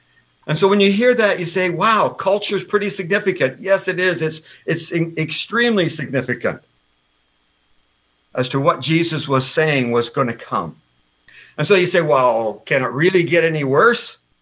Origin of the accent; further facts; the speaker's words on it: Canada; So I, as a North American, as a Canadian, when I read about other things happening around the world